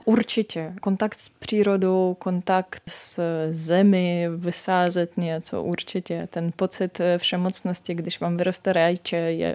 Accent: Eastern Ukraine, Ukraine; Czech is a second language; now in Czech Republic; Já se pamatuju, když jsem byla puberťáčka, tak jsme se styděli za to, že jsme Ukrajinci. Bylo vlastně víc cool se hlásit k Rusům a víc cool hledat ve svém rodokméně nějakého Rusa, protože jsme chtěli patřit k tomu impériu. Já mluvím o své malé komunitě na východě.

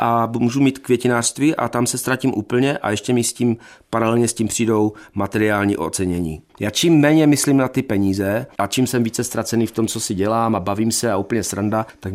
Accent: Čeladná, Moravian-Silesian Region, Czechia; Já jsem totiž z Čeladné jakoby původem.

